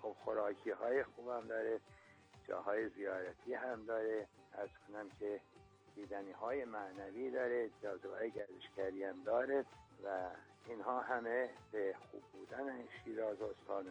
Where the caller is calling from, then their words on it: Farrokhshahr, Chaharmahal and Bakhtiari, Iran; بلند ایرانستان چارمال و اختیاری شهر زیبای فرخشهر،